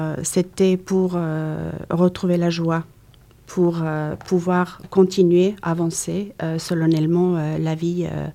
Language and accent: French; Croatia; French is a second language; moved away as an adult; now in France; lorsque je suis arrivée en France, j'ai parlé très peu le français. Alors, je suis née effectivement en Croatie en 1971. Tout mon parcours scolaire, j'ai effectué tout ce parcours en Croatie.